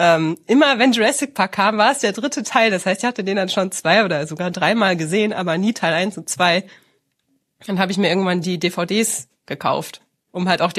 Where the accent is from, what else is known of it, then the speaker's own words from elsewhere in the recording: Hesse, Germany; Also ich bin im Odenwald aufgewachsen und das in Darmstadt ist ja die Hochschule Darmstadt, wo man das studieren kann.